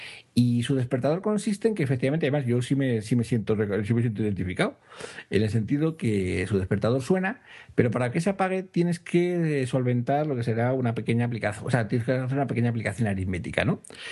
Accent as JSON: {"language": "Spanish", "region": "Andalusia", "country": "Spain", "said": "Andaluz, totalmente."}